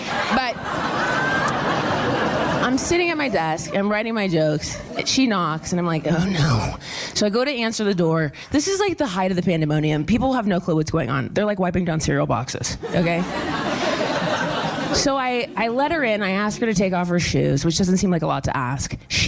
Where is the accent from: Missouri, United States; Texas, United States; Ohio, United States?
Ohio, United States; now in Los Angeles, United States; I'm from Ohio and I didn't want to be like, I'm cold in my LA apartment